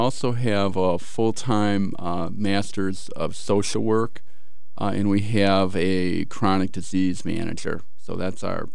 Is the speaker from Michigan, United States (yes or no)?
yes; Livonia, Michigan, United States; now in Ann Arbor, United States; I'm actually from the area. I grew up in Livonia